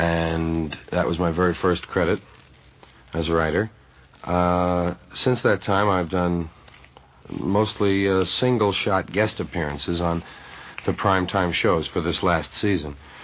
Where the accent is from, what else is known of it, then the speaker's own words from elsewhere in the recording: New York, United States; I was brought up in the Upper West Side around 125th in Amsterdam.